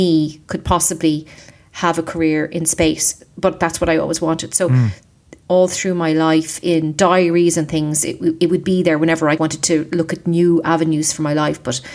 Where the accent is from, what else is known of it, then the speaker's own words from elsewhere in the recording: Dundalk, Leinster, Ireland; Yeah, I grew up in Ireland, yeah, in Dundalk, which is about 50 miles north of Dublin, which is the capital city.